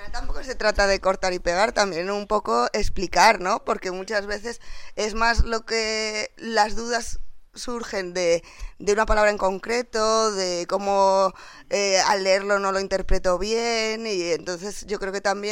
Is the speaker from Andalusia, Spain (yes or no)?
no; Salamanca, Castile and León, Spain; moved away as an adult; now in Madrid, Spain; soy de Salamanca y llevo viviendo en Madrid ya 6 años.